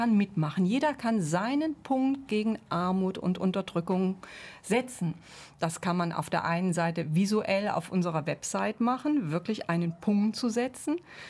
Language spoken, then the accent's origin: German; Germany; Also wir können auf keinen Fall als Deutsche hingehen und sagen, was tut ihr